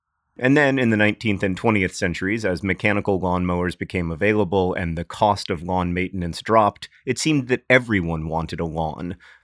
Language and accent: English; Indiana, United States; If you've ever driven through my home state of Indiana, you've seen mile after mile after mile of cornfields.